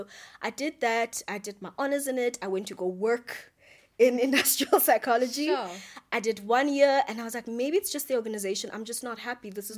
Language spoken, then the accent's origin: English; Lusikisiki, Eastern Cape, South Africa; I grew up in Lusikisiki. We didn't really have that much exposure into careers and all of that.